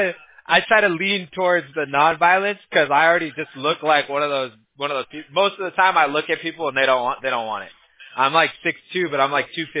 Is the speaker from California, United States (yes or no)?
yes; California, United States; California is crazy. It's like, it's a big melting pot. Like, I grew up around all different